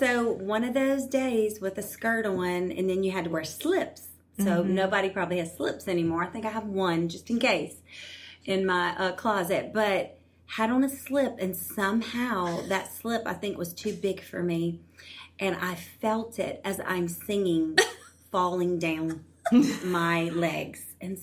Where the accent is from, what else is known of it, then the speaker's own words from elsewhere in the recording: Louisiana, United States; So that was like a thing, I guess, because we're from Louisiana.